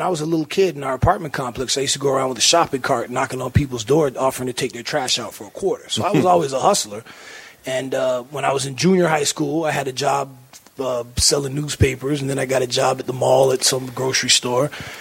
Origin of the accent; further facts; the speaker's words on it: Miami, Florida, United States; And, you know, it was funny growing up in Miami during the cocaine cowboy days.